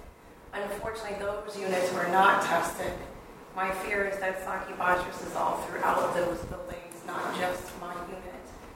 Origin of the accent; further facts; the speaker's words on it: Illinois, United States; from Illinois.